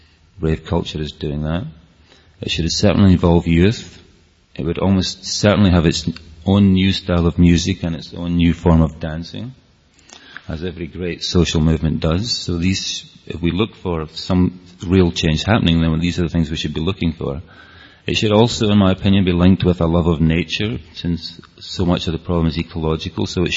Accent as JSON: {"language": "English", "region": "Scotland", "country": "United Kingdom", "accent": "Scottish", "said": "Am I talking too fast, by the way, with my Scottish accent? Are you all managing to follow?"}